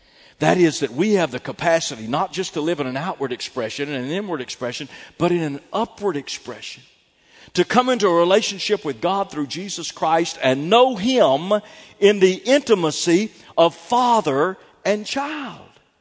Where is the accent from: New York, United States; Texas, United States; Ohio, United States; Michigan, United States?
Texas, United States; Fort Worth; I grew up in Fort Worth, home at that time of the world's largest theological seminary.